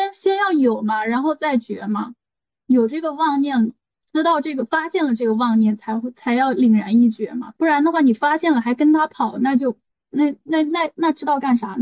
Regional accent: Hubei, China; 我是湖北的道友

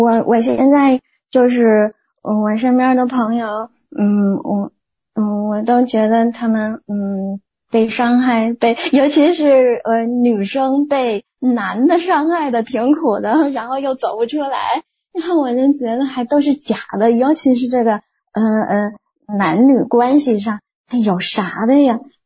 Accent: China; 反正我去的时候就我一个中国人

